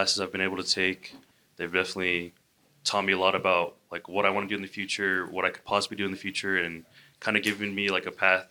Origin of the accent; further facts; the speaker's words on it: Provo, Utah, United States; one of the big reasons I came to TimFew from Provo was because of the fact that I knew a lot of people here.